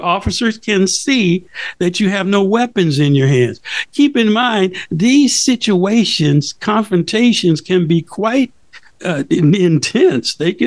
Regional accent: Los Angeles, California, United States; I remember growing up in South L.A., and, you know, I saw one of my teen friends get killed by the police.

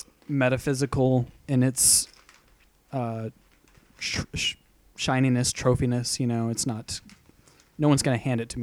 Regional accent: Texas, United States; You know, I'm a Texan driver at heart.

